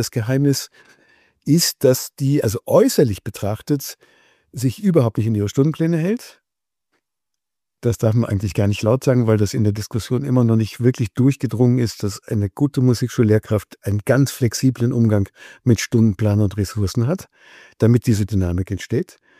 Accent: Austria; bei uns in Österreich

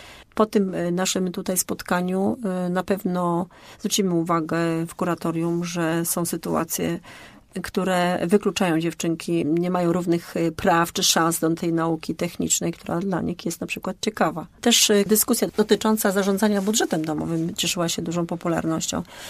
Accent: Poznań, Greater Poland Voivodeship, Poland; No naprawdę jestem dumna z tego, że jestem Wielkopolanką i Poznanianką.

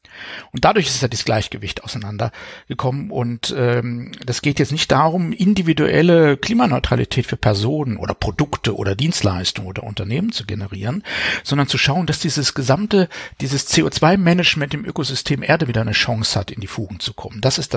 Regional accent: Baden-Württemberg, Germany; born or raised there

